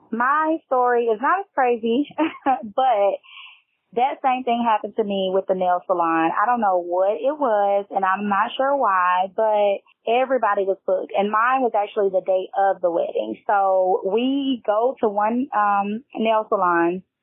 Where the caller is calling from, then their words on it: Nashville, Tennessee, United States; I am calling from Nashville, Tennessee